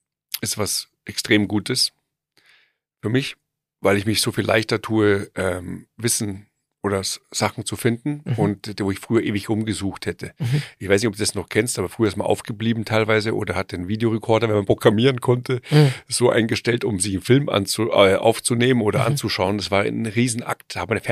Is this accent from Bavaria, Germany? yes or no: yes; Munich, Bavaria, Germany; Ja, ich bin aus München